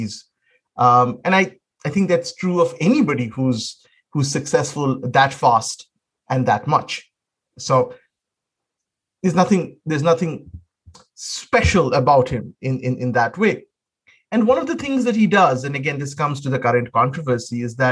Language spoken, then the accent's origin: English; Kolkata, West Bengal, India; When I was growing up in Calcutta, pretty much